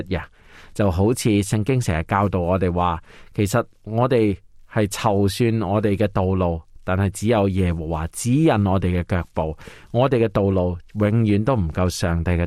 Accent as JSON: {"language": "Cantonese", "country": "China", "said": "很多时候我们中国人就说恭喜发财啊"}